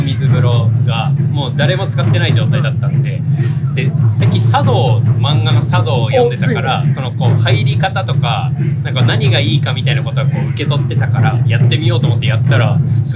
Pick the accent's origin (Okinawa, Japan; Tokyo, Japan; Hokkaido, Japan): Tokyo, Japan; now in Mizusawa, Japan; 東京から東京出身です。あ、東京出身、今は水沢に住んでて